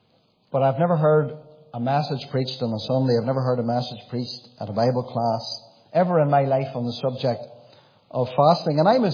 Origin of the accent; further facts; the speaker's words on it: Warrenpoint, Northern Ireland, United Kingdom; I was brought up in Warren Point Baptist Church